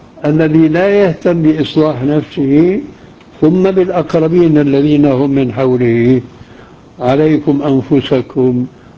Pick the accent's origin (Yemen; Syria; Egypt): Syria; كما يقال عندنا في سوريا